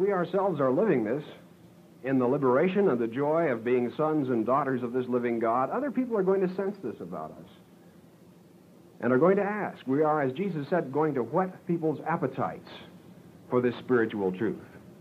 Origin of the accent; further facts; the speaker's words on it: Garden City, Kansas, United States; I remember back in my hometown of Garden City, Kansas